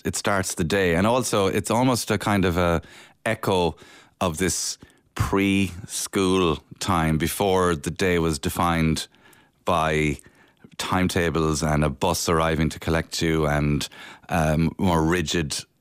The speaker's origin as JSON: {"language": "English", "town": "Cork", "region": "Munster", "country": "Ireland", "tie": "born there", "said": "I think I was born in St Finbarr's Hospital in Cork."}